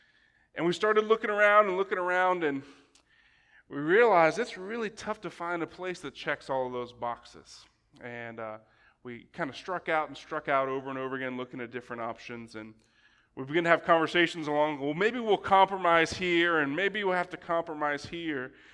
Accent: Tallahassee, Florida, United States; I was born in Tallahassee, Florida. I lived my whole life there all the way till I graduated high school.

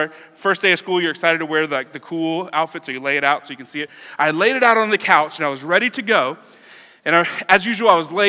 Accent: Florida, United States; now in North Carolina, United States; And I'm originally from Florida, so I'm not a North Carolinian. Other Floridians, respect.

